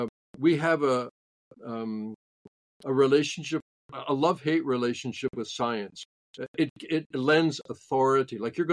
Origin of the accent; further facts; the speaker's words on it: Canada; I'm native Canadian, so I always go for medium.